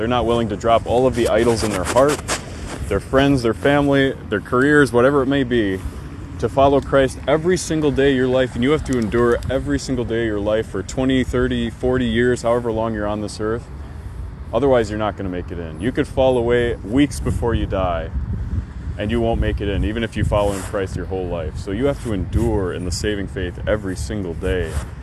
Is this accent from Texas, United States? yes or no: no; Wisconsin, United States; moved away; I lost my friends, family, career. I moved states. I'm from Wisconsin.